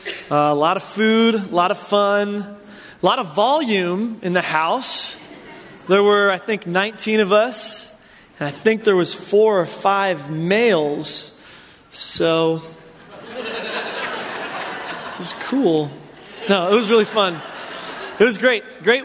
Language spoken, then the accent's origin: English; New Jersey, United States; I come from New Jersey, and for my family, this is actually a really weird time of the year.